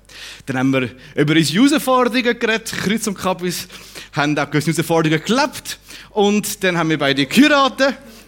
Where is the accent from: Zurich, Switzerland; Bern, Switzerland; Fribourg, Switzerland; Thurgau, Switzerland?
Fribourg, Switzerland; Murten; ich bin im Welschland aufgewachsen, ich bin in der FEG in Murten aufgewachsen dort